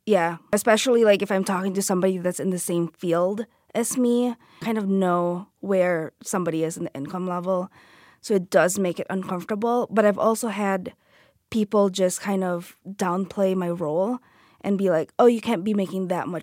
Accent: Philippines; I grew up in the Philippines

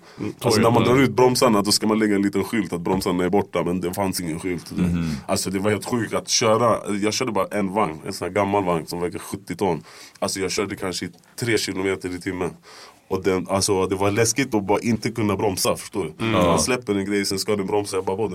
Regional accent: Chile; då åkte jag till Chile ett tag, som är mitt hemland.

